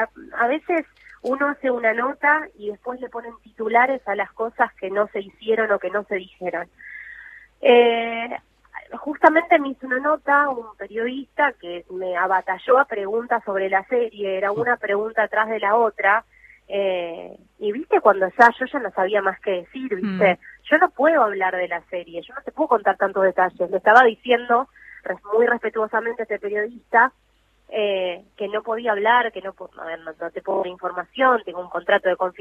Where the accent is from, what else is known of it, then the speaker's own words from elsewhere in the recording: Argentina; also born or lived in Italy; Yo las veces que estuve allá en Italia y me han escuchado que soy argentina